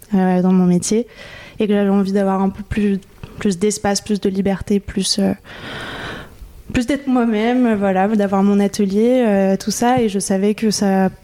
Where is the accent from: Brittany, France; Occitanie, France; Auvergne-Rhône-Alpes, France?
Auvergne-Rhône-Alpes, France; Lyon; moved away as an adult; also born or lived in Paris; now in Marseille, France; Je suis née et j'ai grandi à Lyon, à la Croix-Rousse plus exactement. Je suis restée là-bas jusqu'à l'âge de 19 ans et après j'ai quitté Lyon pour Paris.